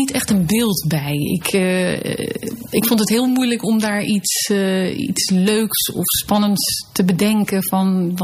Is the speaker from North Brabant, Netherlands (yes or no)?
no; The Hague, South Holland, Netherlands; uiteindelijk ging ik van de lagere school naar het Maarland Lyceum in Den Haag. En daar heb ik de HAVO afgerond.